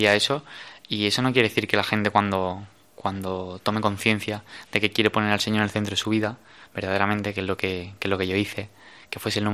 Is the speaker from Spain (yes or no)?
yes; Seville, Andalusia, Spain; es un joven de 26 años, soy de Sevilla y me he criado en un ambiente católico, he ido a colegio católico y bueno, en Sevilla pues iba a misa diaria